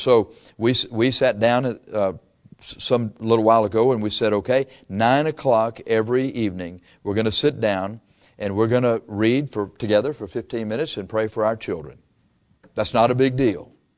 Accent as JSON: {"language": "English", "town": "Corpus Christi", "region": "Texas", "country": "United States", "said": "Well, I'm from Corpus Christi, and look at that cool-looking bridge"}